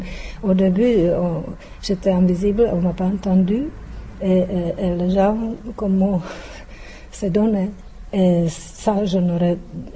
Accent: Czechia; French is a second language; now in Buenos Aires, Argentina

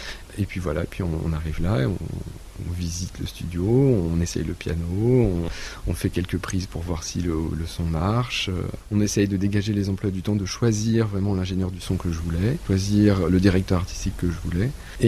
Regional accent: France; comme je suis français, d'enregistrer aussi de la musique française

